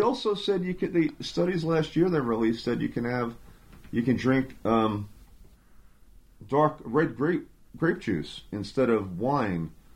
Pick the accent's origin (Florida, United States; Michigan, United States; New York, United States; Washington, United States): New York, United States; moved away; I said, you know, we're from New York originally, and even if I could afford to live there and wanted to live there, where I live doesn't exist anymore.